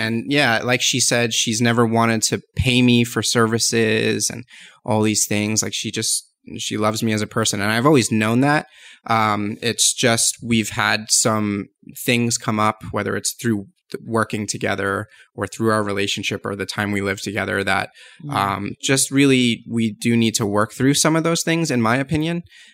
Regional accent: East Coast, United States; also born or lived in Las Vegas / San Diego; They're scattered across the country. I'm originally from the East Coast.

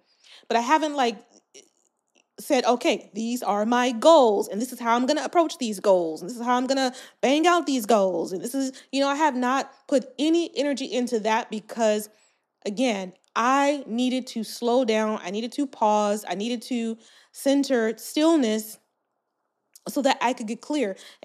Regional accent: California, United States; now in Arkansas, United States; I moved all the way from California, where I was born and raised, to Arkansas to be in community with a sister friend

